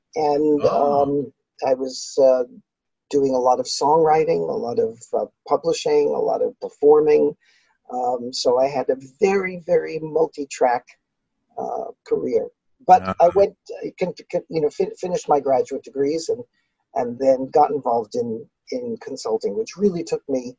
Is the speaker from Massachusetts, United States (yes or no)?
no; Brooklyn, New York, United States; So I grew up in New York City, in Brooklyn, one of the most multicultural places in the world.